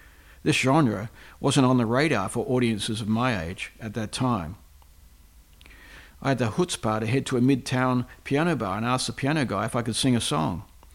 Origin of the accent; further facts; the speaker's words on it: Australia; It didn't matter that we're from Australia.